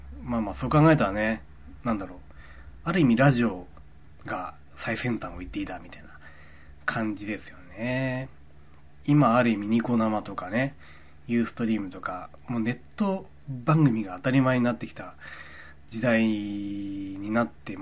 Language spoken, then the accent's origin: Japanese; Iwate, Japan; あの時はまだ地元岩手にいたので、まあ最低でも8年前ですね。